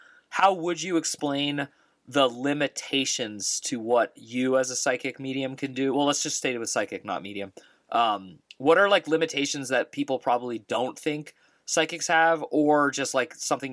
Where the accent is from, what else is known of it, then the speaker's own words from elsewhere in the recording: California, United States; Awesome, which is where I grew up.